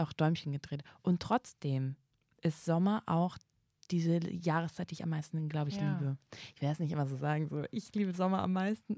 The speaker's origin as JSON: {"language": "German", "town": "Kiel", "region": "Schleswig-Holstein", "country": "Germany", "said": "ich komme ja von der Küste, ich komme ja vom Meer, ich bin ja eine Kieler Sprotte."}